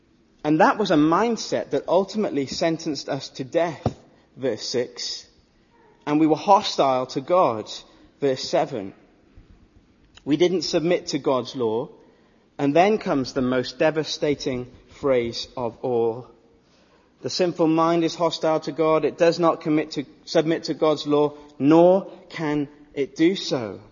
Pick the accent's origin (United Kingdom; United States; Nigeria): United Kingdom; I know we're British